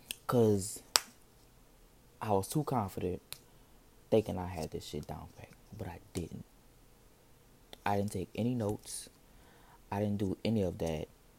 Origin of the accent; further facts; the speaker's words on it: New Orleans, Louisiana, United States; how many more times could a bitch say I'm 21 and I'm fucking from New Orleans?